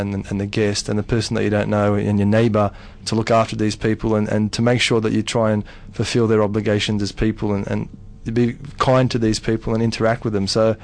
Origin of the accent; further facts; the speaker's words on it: Sydney, New South Wales, Australia; I grew up on Sydney's North Shore, so I grew up with a vast mix of different people from different races and different backgrounds.